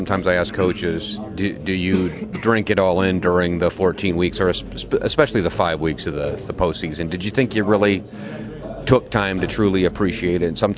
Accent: New Boston, Illinois, United States; This kid from, I grew up in New Boston, Illinois

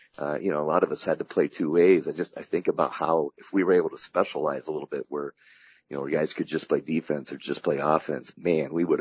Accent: Westmore, Illinois, United States; have the really close personal relationships that you do with people and their families like we did growing up in Westmore.

